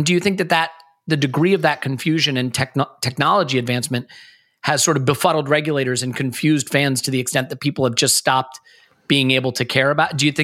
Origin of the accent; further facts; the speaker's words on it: United States; I grew up in America in the era of steroid baseball.